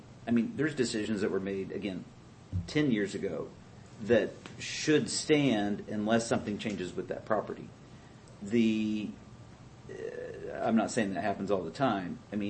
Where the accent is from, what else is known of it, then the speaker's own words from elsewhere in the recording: Taneyville, Missouri, United States; I mean, I live in Taney, or I grew up in Taneyville, and I can go back out there. Some things haven't changed in 40 years.